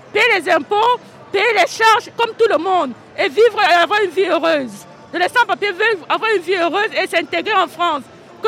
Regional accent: Cameroon; je viens du Cameroun.

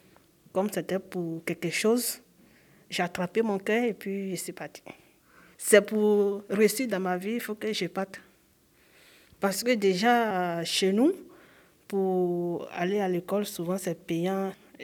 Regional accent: Danané, Montagnes, Côte d’Ivoire; moved away; Je viens de la Côte d'Ivoire, ma ville c'est Danané. Danané, c'est une petite ville de Côte d'Ivoire.

